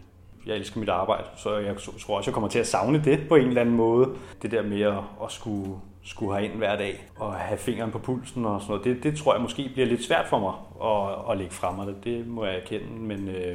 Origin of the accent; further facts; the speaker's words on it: Hvidovre, Capital Region of Denmark, Denmark; now in Hillerød, Denmark; Jeg kommer selv fra Hvidovre, så det er mig, der er tilpælen op og flyttet til det nordlige Sjælland i stedet for.